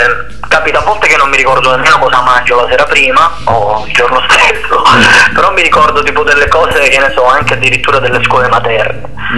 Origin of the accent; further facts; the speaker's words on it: Calabria, Italy; io sono legato alla mia terra, alla Calabria. Io sono originario di un paesino di 3.000 anime, si chiama Murmansk.